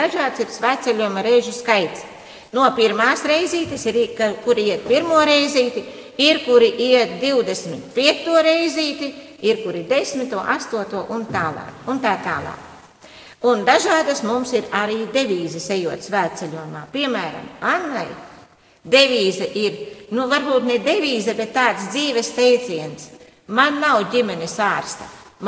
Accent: Jēkabpils, Jēkabpils Municipality, Latvia; no Jēkabpils 91. diena.

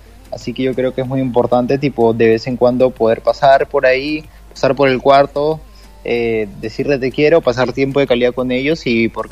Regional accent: Peru; Acá en mi país, a nivel nacional, yo creo que estamos creciendo poco a poco.

